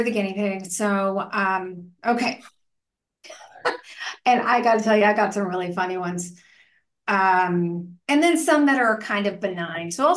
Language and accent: English; Texarkana, Texas, United States; now in Austin, United States; I live in Austin, Texas. I grew up in Texarkana, Texas, which is twice as nice. It's half in Arkansas and half in Texas. I was from the Texas side.